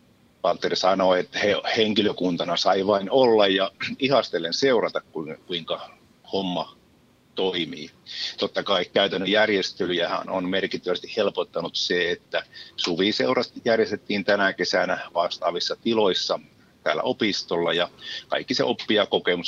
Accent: Ylivieska, North Ostrobothnia, Finland; minä olen Ylivieskasta. Me ylivieskalaiset olemme olleet tässä mukana

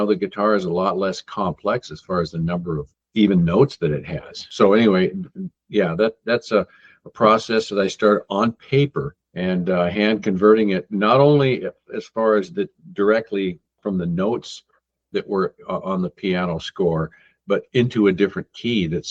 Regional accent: Snohomish, Washington, United States; from Snohomish area in Washington

